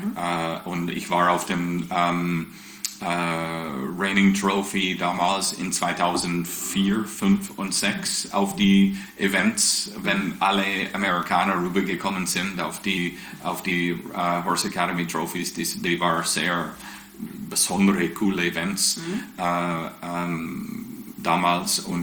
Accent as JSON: {"language": "German", "region": "Western Canada", "country": "Canada", "second_language": "German", "lives_now": "Switzerland", "said": "Nein, ich komme aus dem Westen"}